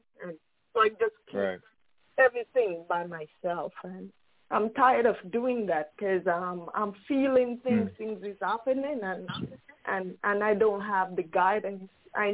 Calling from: Brooklyn, New York, United States; from Brooklyn, New York.

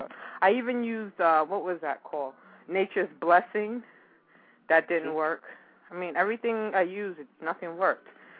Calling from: Brooklyn, New York, United States

